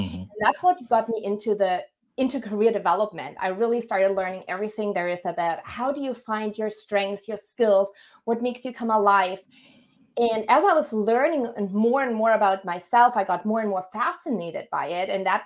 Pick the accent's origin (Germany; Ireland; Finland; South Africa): Germany; English is a second language; moved away as an adult; now in Hawaii, United States; So I always get asked where my accent is from, so I'll start there. I'm originally from Germany, but being super lucky to be calling Hawaii my home for the last 15 years. Yes, 15 years. I moved here when I was 24.